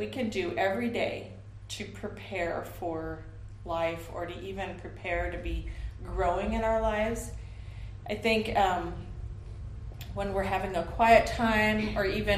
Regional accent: California, United States; I grew up in Central California in a valley called the San Joaquin Valley.

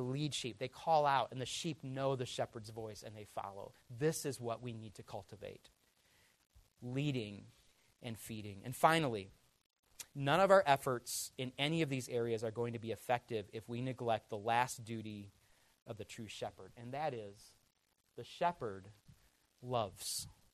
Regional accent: Michigan, United States; Because I was from Michigan. That's where the real people live, right? Because we're Midwesterners. And we don't talk so funny.

